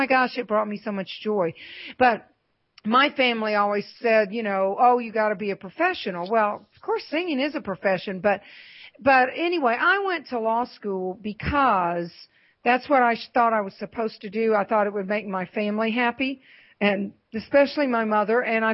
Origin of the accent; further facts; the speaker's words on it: the South, United States; I was raised in the South and Mississippi, Georgia, all that area.